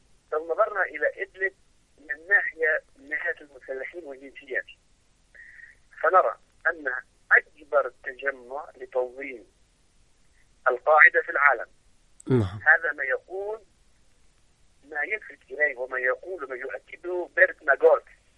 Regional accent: Lebanon; كما يقال في اللغة العامية عندنا في لبنان

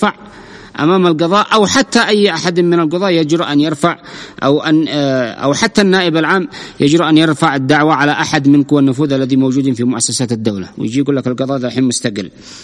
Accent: Yemen; نحن كشعب يمني

